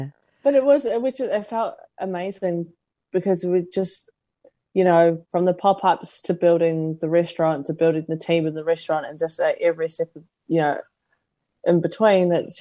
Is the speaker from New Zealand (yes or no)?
yes; New Zealand; I've grown up in this country, I am a Kiwi